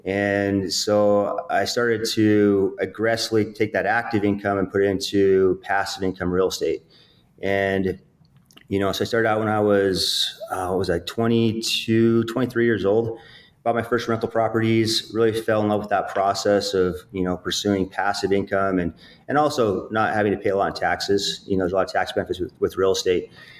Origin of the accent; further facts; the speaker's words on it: Utah, United States; So I'm from Utah, small town. I grew up in a really poor income, low income, blue collar home.